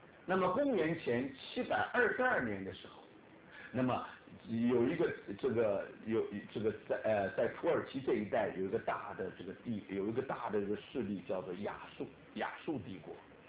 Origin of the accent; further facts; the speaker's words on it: China; 那为什么我们都是中国人，所以对西洋史呢也许我们不是很熟悉